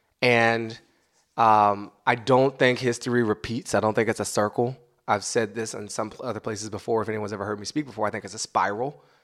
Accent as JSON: {"language": "English", "region": "New York", "country": "United States", "said": "Yeah, like, as a New Yorker, you could have gone to the movies with an attorney general"}